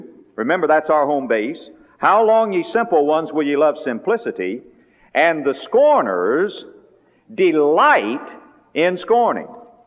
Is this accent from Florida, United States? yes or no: yes; West Palm Beach, Florida, United States; born there; I started to say, "Well, I was born in West Palm Beach."